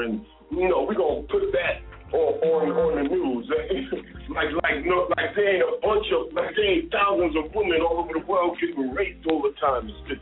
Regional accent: New York, United States; I grew up, you know, I grew up in Harlem, and my mother actually, and this was in the 60s, you know what I mean?

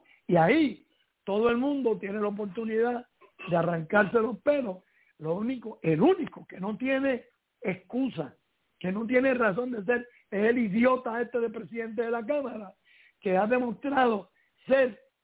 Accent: Vega Alta, Puerto Rico; Ahora, lamentablemente, las autopistas y el acceso ha dañado el pueblo, pero sigue siendo mi pueblo natal, del cual me siento sumamente orgulloso

